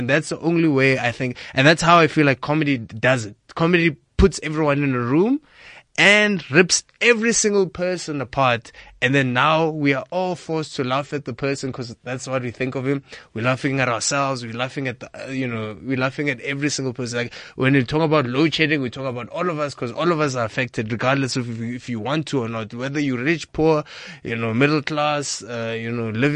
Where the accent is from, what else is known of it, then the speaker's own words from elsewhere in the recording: Limpopo, South Africa; now in Johannesburg, South Africa; It's basically about all my initial thoughts of moving when I moved to Johannesburg from Limpopo